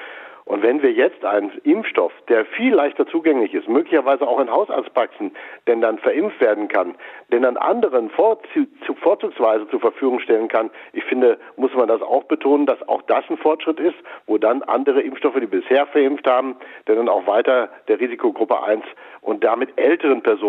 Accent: North Rhine-Westphalia, Germany; Ich weiß zum Beispiel aus meiner Heimat in Nordrhein-Westfalen

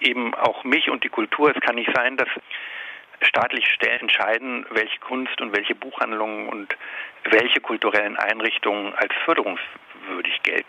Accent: Worpswede, Lower Saxony, Germany; Also ich komme ja aus der Nähe, ich bin ja gebürtiger Wopfweder

